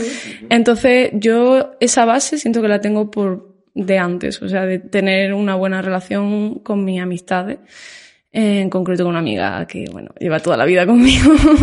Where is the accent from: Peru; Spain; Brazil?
Spain; Granada, Andalusia; also born or lived in Málaga; now in Barcelona, Spain; yo me considero medio malagueña, medio granaína. porque nací en Granada, pero siempre he estado entre las dos ciudades, ¿no? Y precisamente estoy aquí en Barcelona